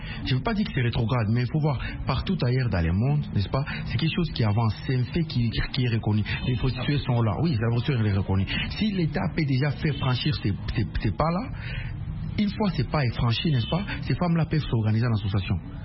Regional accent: DR Congo; Chez nous, en RDC, la prostitution n'est pas légalisée, elle n'est pas permise.

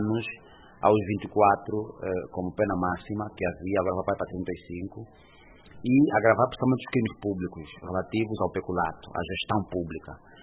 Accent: Angola; nós, os angolanos

